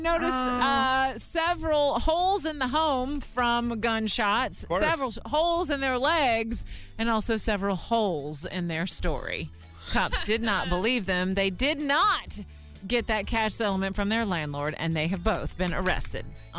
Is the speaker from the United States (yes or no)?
yes; Florida, United States; Oh my, I am so embarrassed this week. Of my home state, the Sunshine State.